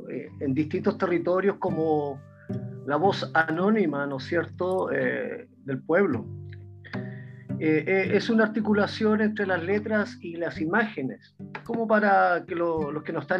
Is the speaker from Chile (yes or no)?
yes; Hualpén, Biobío, Chile; also born or lived in Concepción; now in Chillán, Chile; Yo soy nacido en Concepción, oriundo de Hualpén, con residencia en Chillán, y ahora ya somos Ñuble.